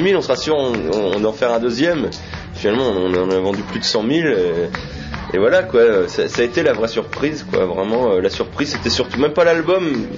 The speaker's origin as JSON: {"language": "French", "town": "Issoudun", "region": "Centre-Val de Loire", "country": "France", "tie": "born or raised there", "said": "il organisait de temps en temps des concerts chez nous à Issoudun"}